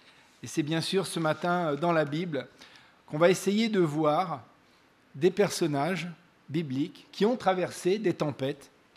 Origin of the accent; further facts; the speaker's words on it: Lyon, Auvergne-Rhône-Alpes, France; Chez nous, à Lyon, tous les 8 décembre, on a la fête des Lumières